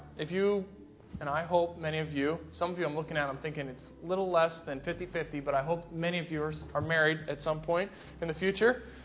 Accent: Ohio, United States; also born or lived in Pennsylvania; now in Texas, United States; I'm from Ohio, and I finished high school in Pennsylvania. I went to school in South Carolina. I went to grad school in California. And somehow, I'm standing in Texas in front of you.

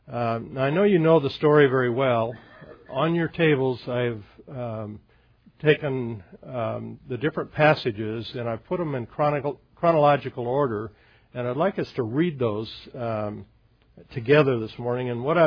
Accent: Portland, Oregon, United States; I grew up in Portland, Oregon. And Portland is a beautiful, Oregon is a beautiful area.

